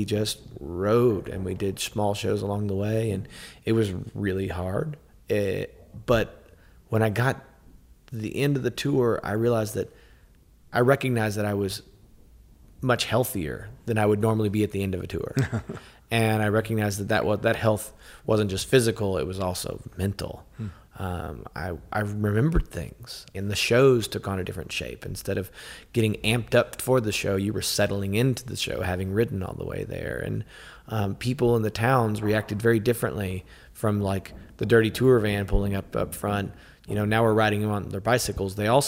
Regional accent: Lexington, Kentucky, United States; ride from my hometown of Lexington, Kentucky, down to Manchester, Tennessee

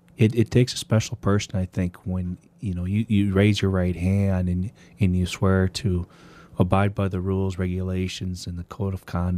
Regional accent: Mankato, Minnesota, United States; Yes, I grew up in Mankato, Minnesota, went to Mankato State, and after that decided to join the Navy.

